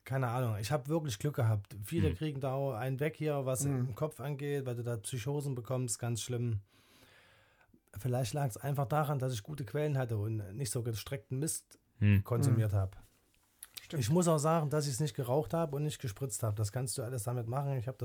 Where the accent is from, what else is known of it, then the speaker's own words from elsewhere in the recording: Germany; Die sogenannten Bonzen bei uns in der DDR.